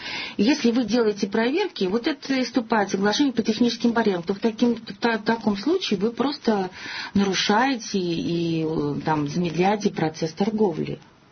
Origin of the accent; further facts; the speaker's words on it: Russia; я единственная из России, которую пригласили на эту конференцию